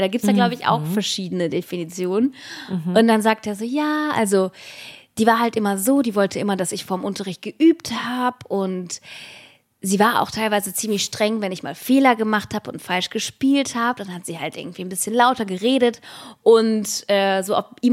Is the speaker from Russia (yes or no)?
yes; Russia; irgendwer wusste, dass ich aus Russland komme